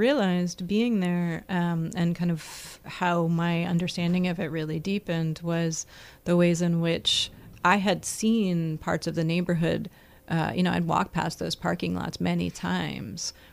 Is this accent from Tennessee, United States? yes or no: no; New York, United States; I grew up in New York, and I actually spent a lot of time on the Lower East Side. I didn't grow up on the Lower East Side, but I grew up not too far from there.